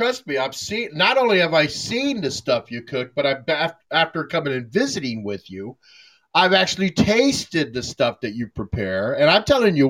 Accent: Arizona, United States; And where we grew up in Arizona, our neighborhood, we had alleys.

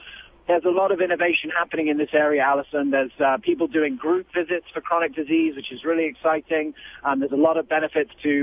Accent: England, United Kingdom; now in United States; I'm not in England, I was born in America, but I grew up in England, my parents are South African

